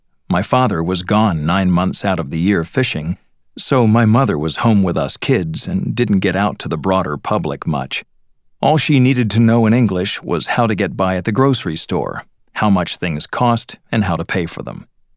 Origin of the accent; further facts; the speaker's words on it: Seattle, Washington, United States; I was born in 1966 in Ballard, the Scandinavian part of Seattle, by the ship canal. All my parents' friends were Norwegians and fishermen.